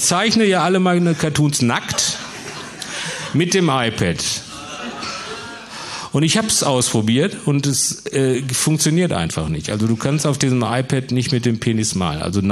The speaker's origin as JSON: {"language": "German", "town": "Herne", "region": "North Rhine-Westphalia", "country": "Germany", "tie": "born or raised there", "said": "Ich bin in Herne groß geworden und in Bochum dick."}